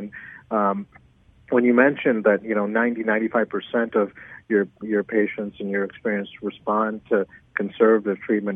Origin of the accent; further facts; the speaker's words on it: Gurnee, Illinois, United States; I grew up in Gurnee, in the far north suburbs, and then we found our way to the Joliet area. We currently live in Naperville